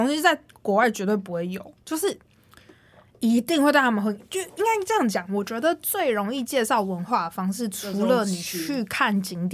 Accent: Taipei, Taiwan; 因为我们就是台北土生土长人

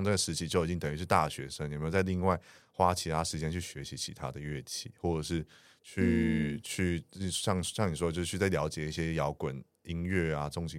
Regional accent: Taichung, Taiwan; 所以你也是台中人，跟我一样是台中人呢。

